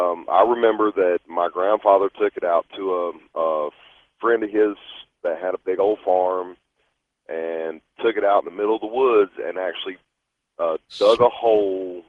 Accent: Winston-Salem, North Carolina, United States; now in King, United States; I live in King, North Carolina, but I grew up in Winston-Salem, so I know the whole story.

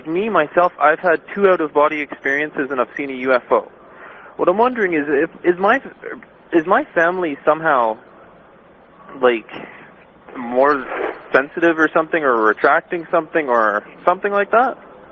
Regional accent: Calgary, Alberta, Canada; I'm from Calgary, Alberta. Greetings from Canada.

